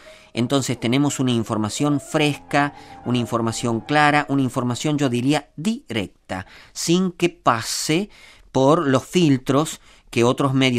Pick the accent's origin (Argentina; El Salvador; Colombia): Argentina; yo soy argentino